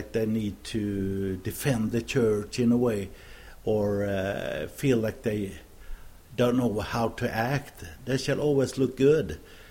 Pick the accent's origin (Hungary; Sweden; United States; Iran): Sweden; that's not what I've been taught growing up in Sweden